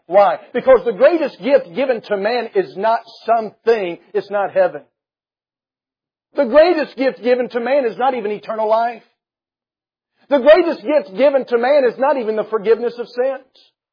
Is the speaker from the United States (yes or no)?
yes; North Carolina, United States; I'm from North Carolina. I talk about Southerners because I are one. And growing up in North Carolina